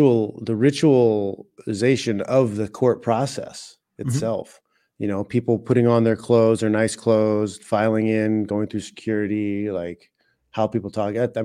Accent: Indiana, United States; moved away; I was from Indiana and moving out to California.

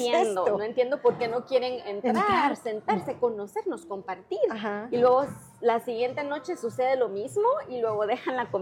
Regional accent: Guatemala; now in Denver, United States; Yo soy una inmigrante de Guatemala.

